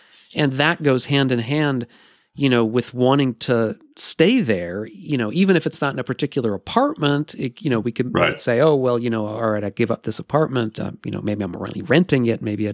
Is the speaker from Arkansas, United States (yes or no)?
no; New York, United States; I mean, I grew up in New York.